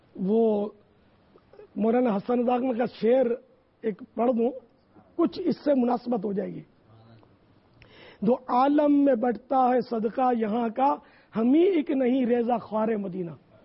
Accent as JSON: {"language": "Urdu", "country": "Pakistan", "said": "میں پاکستان میں پیدا ہوا ہوں اور الحمدللہ کٹر پاکستانی ہوں, وطن مجھے اپنا بہت عزیز ہے"}